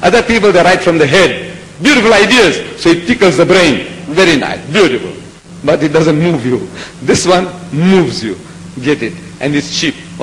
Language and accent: English; South Africa; English is a second language; also born or lived in India; See, when I went to school, direct method, I didn't know English. I was born in India. I go to South Africa. I go to school.